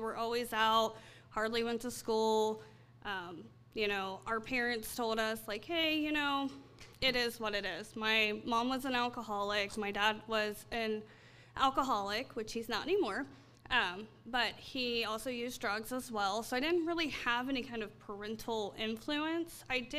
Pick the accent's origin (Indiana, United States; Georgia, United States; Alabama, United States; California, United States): Indiana, United States; Vivi; I was from a very small town. I'm from Vivi, Indiana. It's a whole lot more bars than there is churches